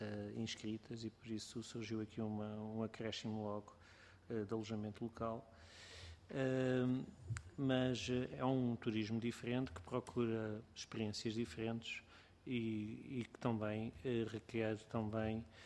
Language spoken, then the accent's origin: Portuguese; Algarve, Portugal; eu também sou do Algarve